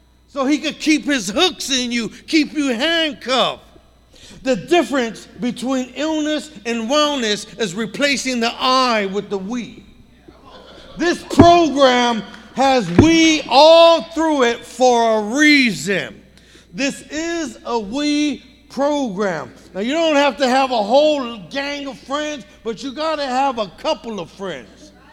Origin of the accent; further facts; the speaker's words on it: East Los Angeles, California, United States; I was born and raised in East LA. I lived in the projects. I grew up in the neighborhood. That's the barrio I got into. East LA projects called Dogtown Projects.